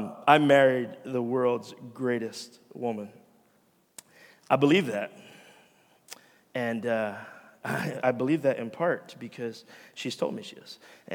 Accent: Philadelphia, Pennsylvania, United States; I'm a Raiders fan, but I'm from Philly, though.

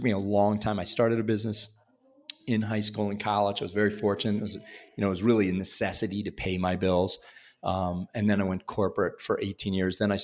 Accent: East Coast, United States; now in Chicago, United States; You know, I'm born and raised on the East Coast.

